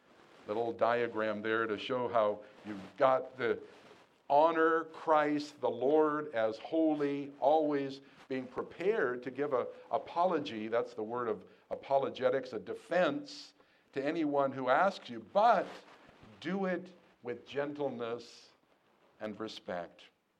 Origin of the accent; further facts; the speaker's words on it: California, United States; I watched the news of my home state in California